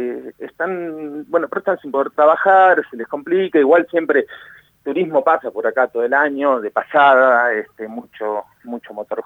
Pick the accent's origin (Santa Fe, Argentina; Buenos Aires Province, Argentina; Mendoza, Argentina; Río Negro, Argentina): Río Negro, Argentina; General Roca; also born or lived in Buenos Aires / Rome / Neuquén / Zapala; now in El Bolsón, Argentina; Crecí en General Roca, nací en Buenos Aires, crecí en General Roca, después viví en Roma, después en Neuquén, después en Zapala, ahora estoy en el Bolsón.